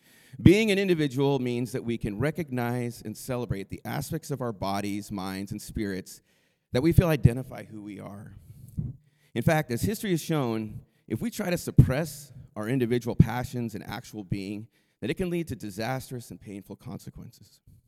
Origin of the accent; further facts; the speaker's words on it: United States; As an American, I am fully aware of the abuse our quest for individuality can lead to.